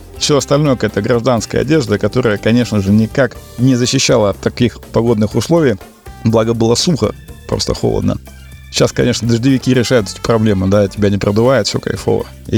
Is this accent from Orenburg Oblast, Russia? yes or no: no; Novosibirsk, Novosibirsk Oblast, Russia; В Новосибирске тот город, откуда я родом.